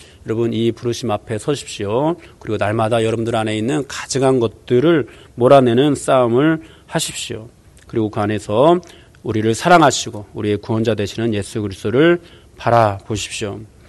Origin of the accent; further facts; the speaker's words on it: South Korea; 특히 우리는 한국인으로서 우리 한국에 들어온 모든 종교가